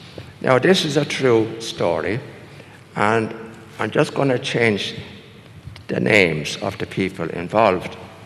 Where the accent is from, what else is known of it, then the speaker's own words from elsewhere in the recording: Ireland; as a little child growing up in Ireland